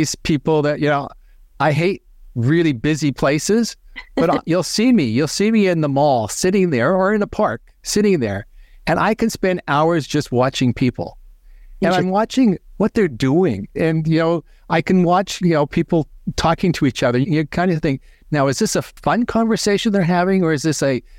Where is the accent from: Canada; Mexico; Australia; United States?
Canada; British Columbia; I grew up on Vancouver Island, furthest western point of Canada. I grew up there.